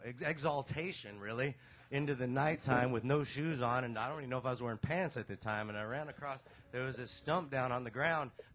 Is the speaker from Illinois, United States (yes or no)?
no; Wyoming, United States; We come from Wyoming in the Bighorn Mountains, and we've been out here wandering around for over a week now